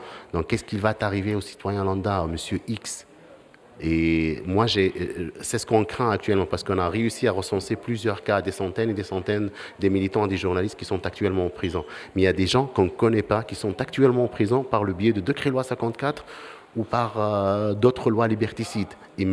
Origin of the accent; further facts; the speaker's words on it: Tunisia; moved away as an adult; s'est fait arrêter après que j'ai quitté la Tunisie.